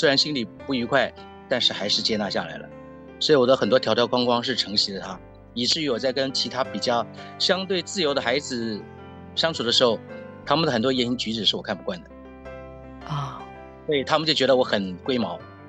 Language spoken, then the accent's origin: Chinese; Taiwan; 我的成长背景倒算是蛮单纯的，因为我的父母都是38年之后来从大陆来台湾的，所以我是从小在眷村长大，标准的眷村孩子。